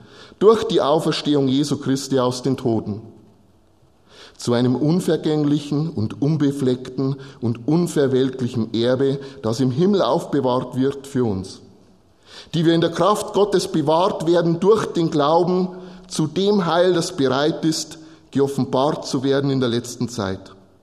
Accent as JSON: {"language": "German", "region": "Bavaria", "country": "Germany", "said": "Ich ertappe mich ja schon manchmal, dass ich mich hinstelle und mit einem gewissen Stolz sage, ich bin ein Bayer."}